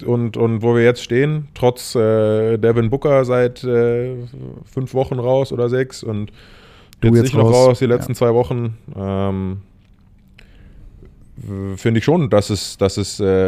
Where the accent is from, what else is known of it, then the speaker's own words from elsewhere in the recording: Munich, Bavaria, Germany; Also München ist meine Heimat. Ich liebe München. Ich habe hier mein ganzes soziales Netz.